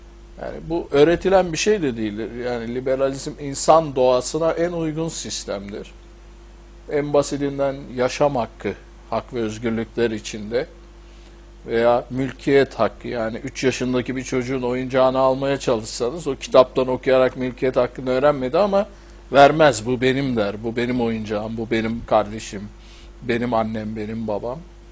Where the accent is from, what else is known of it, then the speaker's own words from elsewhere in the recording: Istanbul, Turkey; moved away as an adult; İstanbul'da doğdum 57'de. Orta öğrenimimi İstanbul'da tamamladım. Ondan sonra yurt dışına üniversite için gittim. Ve üniversiteyi bitirdikten sonra 25 sene dışarıda kaldım.